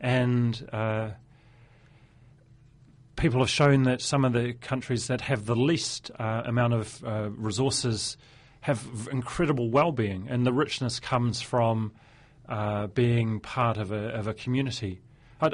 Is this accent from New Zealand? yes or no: yes; Dunedin, Otago, New Zealand; also born or lived in Christchurch; now in Kapiti Coast, New Zealand; I grew up over in Tainui, Anderson's Bay, went to Tainui School, and went to Bayfield School before family returned to Christchurch